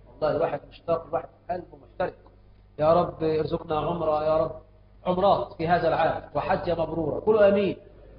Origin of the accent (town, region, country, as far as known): Egypt